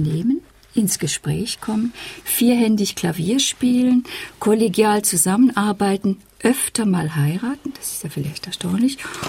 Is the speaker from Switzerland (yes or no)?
yes; Switzerland; mir als Schweizerin